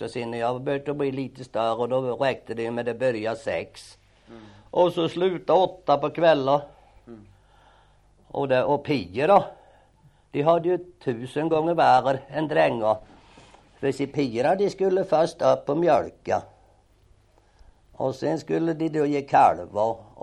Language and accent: Swedish; Asby, Östergötland, Sweden; born there; Jag är född i Asby socken, jag och mig.